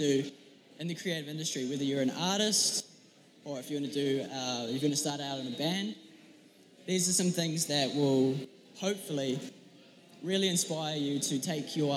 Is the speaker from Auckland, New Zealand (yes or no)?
yes; Auckland, New Zealand; also born or lived in United States; I am American-born, and I grew up in the eastern suburbs of Auckland. I identify as Kiwi, but I've been privileged to have quite a few American clients